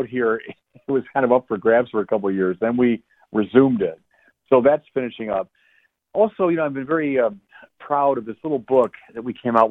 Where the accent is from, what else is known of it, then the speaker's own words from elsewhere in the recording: Chicago, Illinois, United States; now in Santa Barbara, United States; Well, you know, as a Chicagoan, they weren't that different. They're like Chicago.